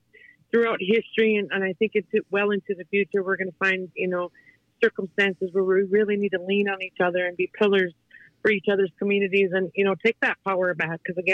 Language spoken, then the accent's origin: English; Leech Lake, Minnesota, United States; I'm from Leech Lake. I work for Minnesota 350. I'm the Northern organizer